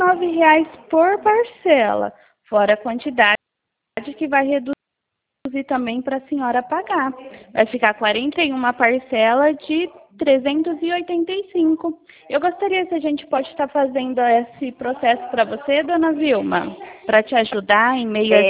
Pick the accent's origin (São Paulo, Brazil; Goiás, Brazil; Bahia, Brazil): São Paulo, Brazil; Eu sou do estado de São Paulo